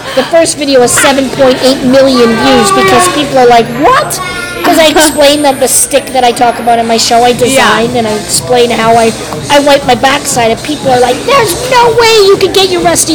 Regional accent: Manitoba, Canada; I know I've been here, because I grew up in Manitoba, my family would come across the border on occasion.

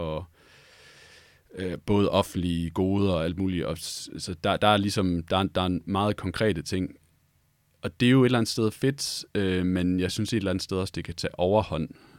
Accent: Aarhus, Central Denmark Region, Denmark; som jeg er aarhusianer, ikke? Hvis man har siddet på Aarhus stadion bare en enkelt gang, så ved man, hvordan det føles.

